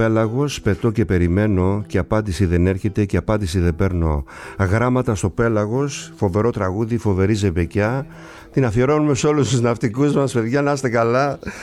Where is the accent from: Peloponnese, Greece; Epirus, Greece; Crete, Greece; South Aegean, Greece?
South Aegean, Greece; Kasos; στο νησί μου, το αγαπημένο το νησί μου, την Κάσο